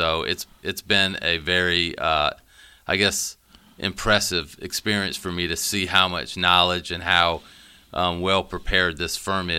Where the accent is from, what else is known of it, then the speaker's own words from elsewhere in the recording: Siloam Springs, Arkansas, United States; I was missing out on a lot of friendships I could build in Siloam. And I just wanted to be back in my hometown and spend more time there during the day.